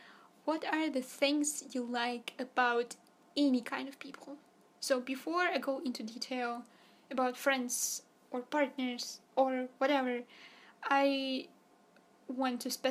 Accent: Russia; Because I come from Russia and many people are ignorant here

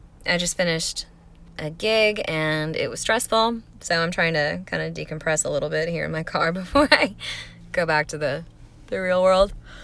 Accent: the South, United States; accent: southern; maybe I'll play up my southern accent a little bit, because it's there when I get lazy, like when I talk too fast, or if I get tipsy, then it's there.

